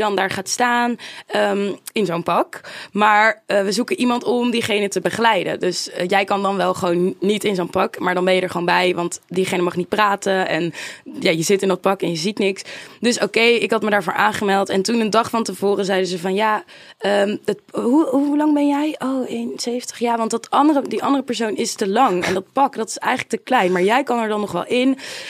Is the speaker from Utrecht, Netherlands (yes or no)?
yes; Utrecht, Netherlands; Ik kom uit Utrecht.